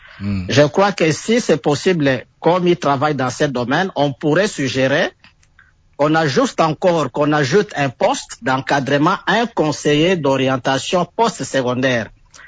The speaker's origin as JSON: {"language": "French", "country": "DR Congo", "said": "chez nous, en République démocratique du Congo, nous avons des sérieux problèmes"}